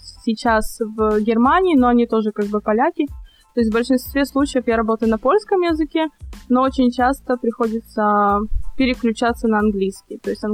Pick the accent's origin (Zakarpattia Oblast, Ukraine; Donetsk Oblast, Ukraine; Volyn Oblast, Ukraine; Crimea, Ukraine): Volyn Oblast, Ukraine; Lutsk; moved away as an adult; now in Warsaw, Poland; Я родом из Украины, из города Луцк. В Польше я уже живу 7 лет, в столице Польши, в городе Варшава. Я попала сюда очень банальным способом, просто приехала учиться и как-то так завертелась и осталась.